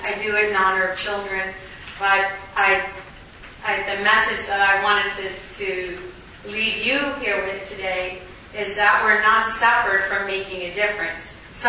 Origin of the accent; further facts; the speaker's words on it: Nova Scotia, Canada; I'm going to be 60 this year, growing up in Cape Breton, you had to work very hard. There wasn't a lot of time to have a childhood because there's a farm